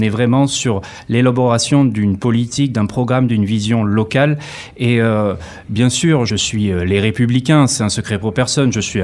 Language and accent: French; Cannes, Provence-Alpes-Côte d'Azur, France; born there; Alors moi, je suis né à Cannes, et je viens d'avoir 41 ans.